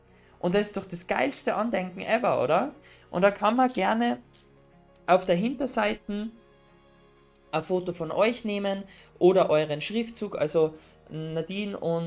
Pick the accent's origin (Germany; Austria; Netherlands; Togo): Austria; Und zwar zum Beispiel bei uns in Österreich gibt es die Wichtelbox, nennt sich das.